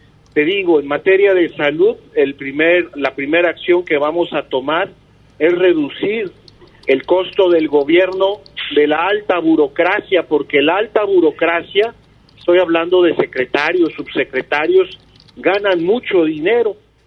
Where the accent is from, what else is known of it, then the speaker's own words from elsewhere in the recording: Rosa Morada, Nayarit, Mexico; nosotros los de la zona norte, porque yo soy de Rosa Morada